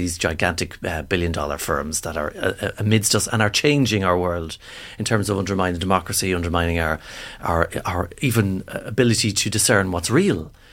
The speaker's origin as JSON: {"language": "English", "town": "Monaghan", "region": "Ulster", "country": "Ireland", "said": "I'm from Monaghan, so we see the north."}